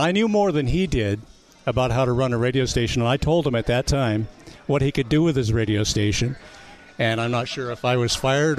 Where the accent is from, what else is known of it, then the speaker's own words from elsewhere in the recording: Washington, United States; I'm in Texas. I don't realize, because I'm from Washington, that the church service in that small town actually meant more than the Dallas Cowboys game.